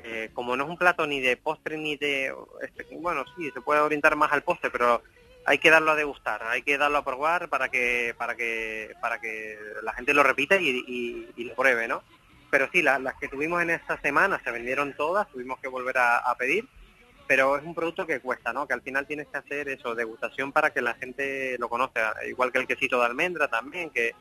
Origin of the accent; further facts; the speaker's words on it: Canary Islands, Spain; Nosotros también tenemos que contar porque somos todos canarios los que trabajamos aquí.